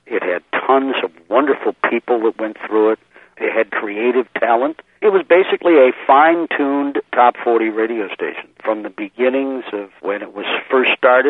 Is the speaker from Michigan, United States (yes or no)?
yes; Detroit, Michigan, United States; I had an opportunity to go to Detroit. That's my hometown, Detroit